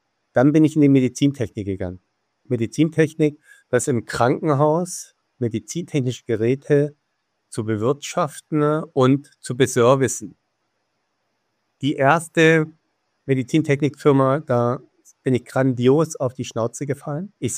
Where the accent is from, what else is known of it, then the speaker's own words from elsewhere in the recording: Baden-Württemberg, Germany; also born or lived in Switzerland / Lower Saxony; now in Hamburg, Germany; Also man hört vielleicht an meiner Stimme, dass ich Migrationshintergrund habe. Ich bin in der Schweiz geboren, als Schwabe sozialisiert, war 21 Jahre Niedersachse und jetzt bin ich seit 8 Jahren Hamburger.